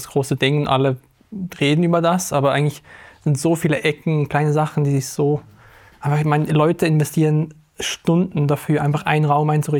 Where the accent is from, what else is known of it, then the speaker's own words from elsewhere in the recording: Bern, Switzerland; accent: Bernese German; ich komme eigentlich aus Bern, spreche auch lieber Berndeutsch.